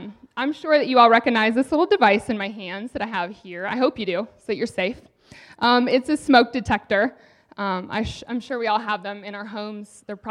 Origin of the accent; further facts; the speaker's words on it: Alaska, United States; When we were growing up in Alaska, we had a house that had a room on the back that was made of glass, like a solarium